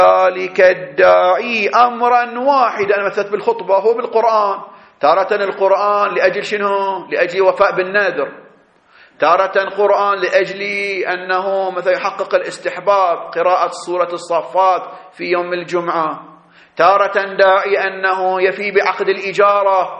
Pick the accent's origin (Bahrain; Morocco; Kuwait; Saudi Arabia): Bahrain; ما عندكم احنا عندنا في البحرين يسمونها شنو؟